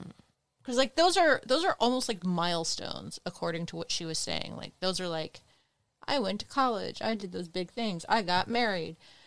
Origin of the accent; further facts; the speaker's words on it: California, United States; I'm from California, so I'm not sure. But, like, I'm very opinionated, and I'm from California.